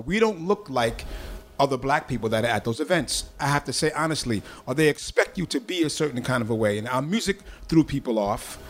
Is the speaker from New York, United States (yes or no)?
yes; New York City, New York, United States; Growing up in the Bronx, especially in the whole hip-hop vibe about scratching, DJs wanted to find loops.